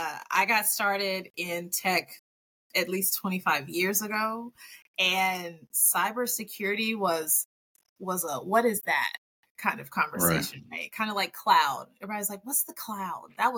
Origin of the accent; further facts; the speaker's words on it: the South, United States; And I'm from the South, right?